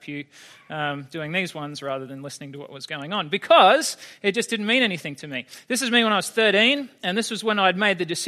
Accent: Queensland, Australia; also born or lived in Sydney; I grew up in South Queensland. I was born in Sydney, but grew up in South Queensland.

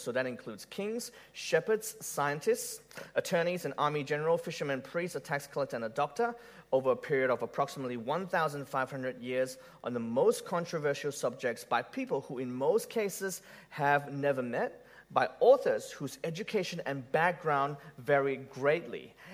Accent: Malaysia; now in Australia; where I grew up in Malaysia had plenty of street food, but in Australia we don't?

